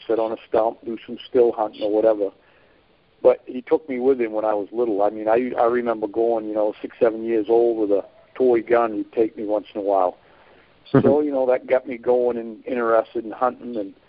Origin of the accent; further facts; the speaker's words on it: Maine, United States; I grew up right here in Maine, actually grew up in southern Maine, and I moved north 28 years ago.